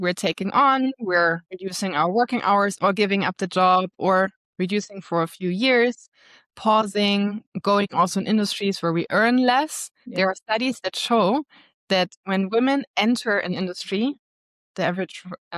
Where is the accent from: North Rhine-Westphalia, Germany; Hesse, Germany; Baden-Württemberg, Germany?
Hesse, Germany; Like I was coming from Germany, close by Frankfurt.